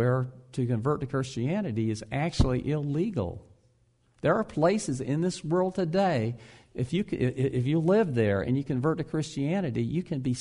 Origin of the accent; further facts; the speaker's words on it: the South, United States; Laura and I grew up in the South.